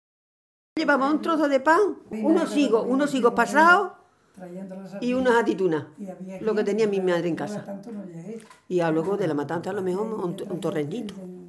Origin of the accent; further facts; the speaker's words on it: Ballesteros, Spain; Yo me crié en un chozo. Yo me fui de Ballesteros. Me fui a la sierra esa con 4 años. Y me vine con 21.